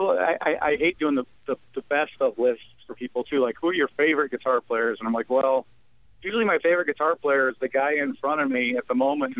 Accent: Flint, Michigan, United States; Well, you know, growing up in Flint, aside from the musical aspect of it, just growing up in Flint defines me for better or for worse.

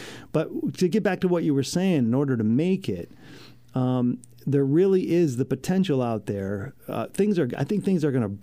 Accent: Grand Rapids, Michigan, United States; the friends that I'd had when I grew up in Grand Rapids, which is why I gave up the place in California.

